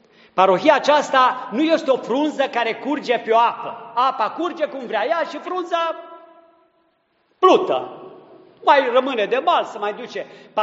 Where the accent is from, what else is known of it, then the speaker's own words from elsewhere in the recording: Transylvania, Romania; după ce am făcut experiența de a merge în Transilvania, într-un sat, satul meu natal, dar n-am niciun merit în legătură cu el, decât cumva că acolo m-am născut și am copilărit.